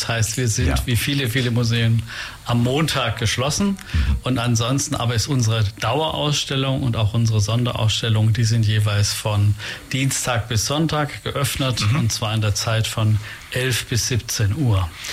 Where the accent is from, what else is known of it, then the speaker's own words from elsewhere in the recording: Meßkirch, Baden-Württemberg, Germany; now in Ulm, Germany; ich komme aus Baden-Württemberg, aus Meßkirch.